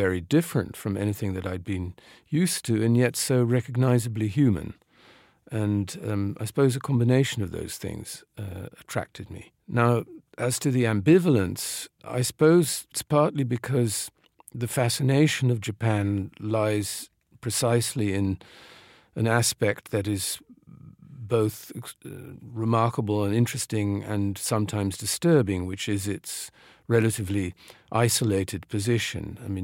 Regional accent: The Hague, South Holland, Netherlands; growing up in The Hague, which is, it's not a village, but it's a relatively provincial city. And my mother was a Londoner and came from a family of very cultivated Anglo-German Jews.

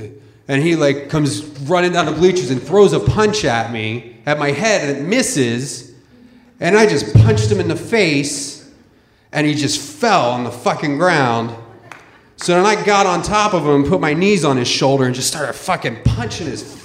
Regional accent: Philadelphia, Pennsylvania, United States; I grew up in Philadelphia, you know, weird kind of neighborhood. It's a weird city still.

